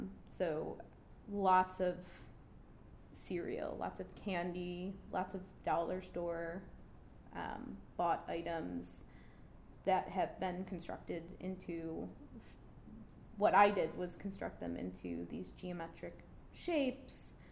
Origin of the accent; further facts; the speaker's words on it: Grand Island, New York, United States; I grew up on Grand Island.